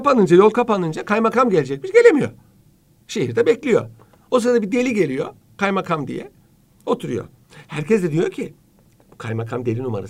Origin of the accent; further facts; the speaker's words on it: Ankara, Turkey; Ben Ankara'da büyüdüm mesela. Ama İstanbul'a geliş gidişim hiç eksik değil.